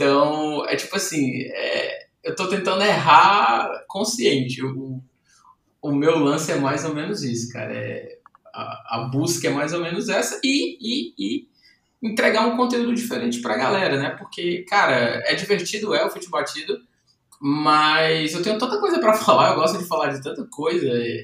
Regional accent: Fortaleza, Ceará, Brazil; que eu sou de Fortaleza, né?

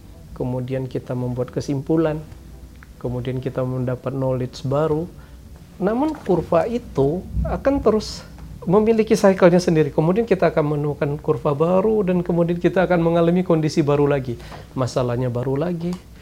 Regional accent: Bangka Belitung Islands, Indonesia; saya ini orang Melayu kampung yang lahir di sebuah kampung kecil di Belitung sana.

